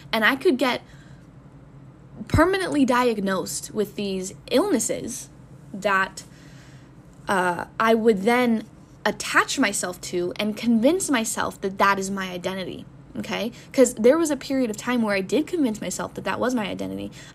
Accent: Florida, United States; because I grew up in Florida and we have the sun all year round, basically.

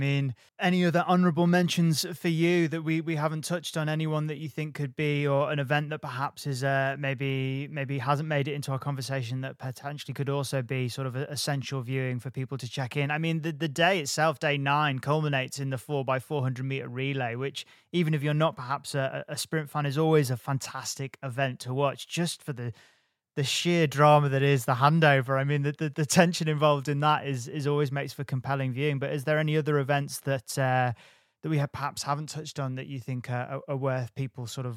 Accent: United Kingdom; one event that I'm really excited for as a Brit

